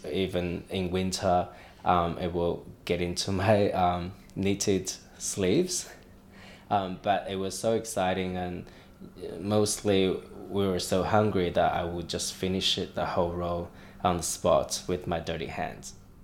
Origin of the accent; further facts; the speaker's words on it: Sichuan, China; I come from Sichuan province, which is southwest of China. It's on the border with Tibet and the southern part of the country.